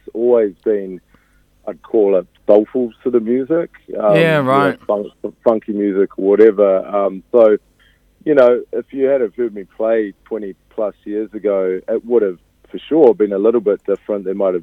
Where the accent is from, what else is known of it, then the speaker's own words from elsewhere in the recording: Christchurch, Canterbury, New Zealand; It's my hometown, yeah. I was born and raised. I actually moved up here in the year 2000